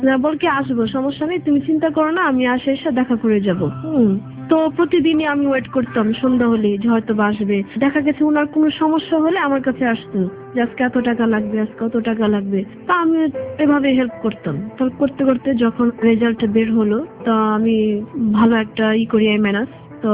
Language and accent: Bangla; Dhaka, Dhaka Division, Bangladesh; আমরা পুরান ঢাকার মানুষ